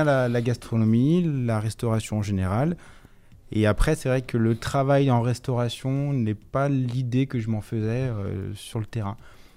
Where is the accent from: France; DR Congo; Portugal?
France; Villefranche-sur-Saône, Auvergne-Rhône-Alpes; Non, moi, je suis originaire de Villefranche-sur-Saône.